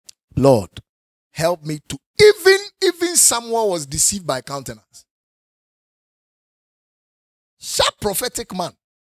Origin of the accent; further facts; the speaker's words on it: Ghana; You know, I'm not from any other African country. I'm from Ghana. So I know Ghanaians because I'm a Ghanaian.